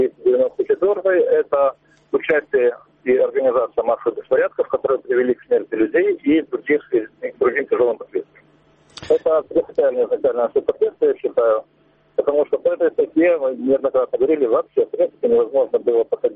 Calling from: Kramatorsk, Donetsk Oblast, Ukraine; Краматорск.

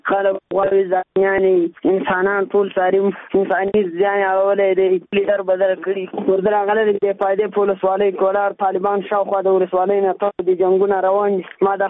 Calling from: Ghazni, Afghanistan; د غزنی ولایت قرباغ ولسوالۍ څخه خبرې کوم.

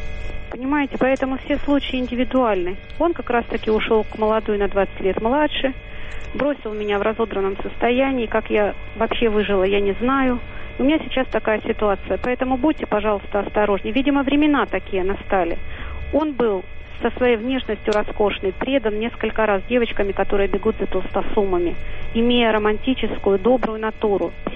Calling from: Moscow, Russia; я из Москвы звоню.

